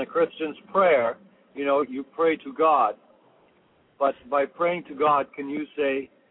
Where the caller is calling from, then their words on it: Canada; I'm calling from Canada.